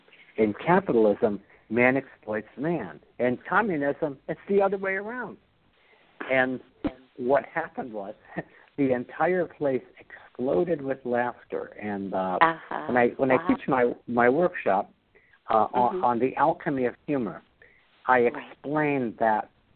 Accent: Brooklyn, New York, United States; I speak the King's English because I'm from Kings County.

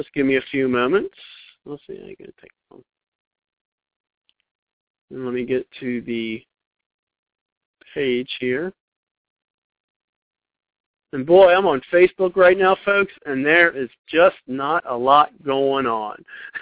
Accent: Ireland; Of course, that's because I'm Irish.

